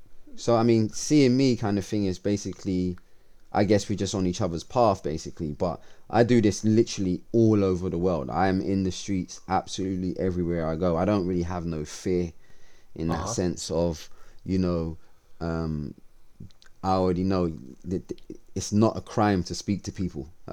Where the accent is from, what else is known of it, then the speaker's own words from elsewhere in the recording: London, United Kingdom; I'm born and raised in West London, man. Chiswick, Acton, borderline kind of Acton, Chiswick. Went to primary school here, high school, and then I went to Brunel University after that in Uxbridge, which is again kind of similar, basically West London.